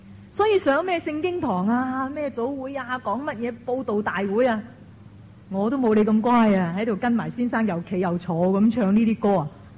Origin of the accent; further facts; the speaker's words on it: China; 我回家信我中国人拜那些菩萨，我妈成罗神主牌咁等住我拜